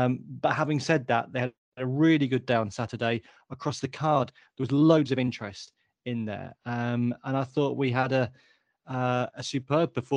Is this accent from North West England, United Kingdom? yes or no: yes; North West England, United Kingdom; So Haydock was my local track as a kid growing up. I grew up in Lancashire, so Haydock was the first racecourse I ever went to.